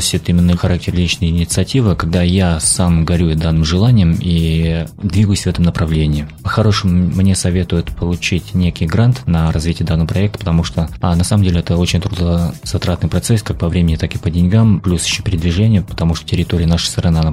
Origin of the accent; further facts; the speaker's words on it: Tatarstan, Russia; В основном это была Удмуртия, сам я из Татарстана.